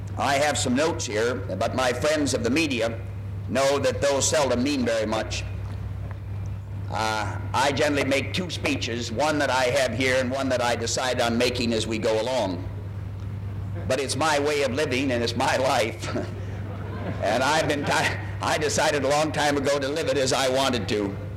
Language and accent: English; Midwest, United States; And since I'm a Midwesterner and like room in which to roam